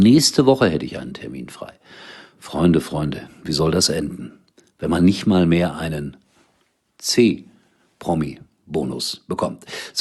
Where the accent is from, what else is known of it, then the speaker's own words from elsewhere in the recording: Germany; Dafür sind wir Deutsche.